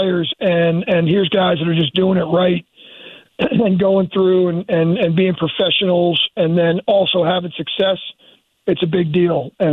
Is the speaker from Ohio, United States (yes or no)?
no; New Jersey, United States; I grew up in the New York area, grew up in North Jersey, and grew up a Giants fan.